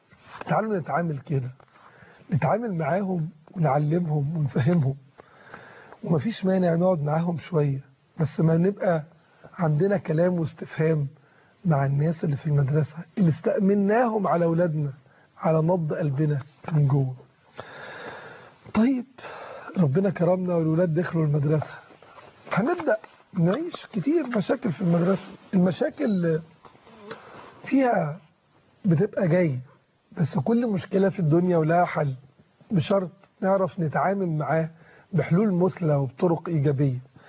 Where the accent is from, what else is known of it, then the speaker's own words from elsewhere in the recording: Egypt; عندنا في مصر